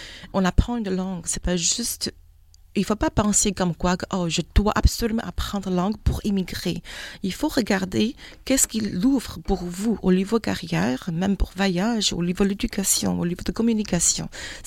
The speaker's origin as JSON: {"language": "French", "country": "China", "second_language": "French", "moved": "as an adult", "said": "J'étais enseignante en Chine, à Wuhan. Et dans mes temps libres, je n'avais rien à faire. Je me suis dit, regarde, je vais apprendre la langue parce que pour nous, les Chinois, la langue française, c'est vraiment la langue la plus romantique du monde."}